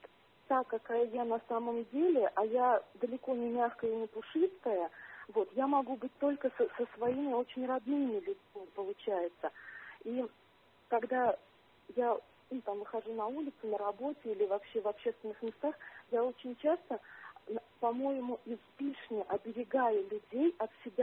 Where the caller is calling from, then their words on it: Moscow, Russia; Да, я звоню из Москвы.